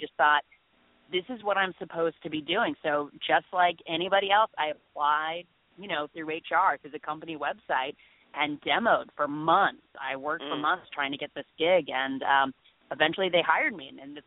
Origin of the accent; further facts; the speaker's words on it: Indiana, United States; once growing up in Indiana and my sister escaped and headed to New York City, she said, you've got to come out here.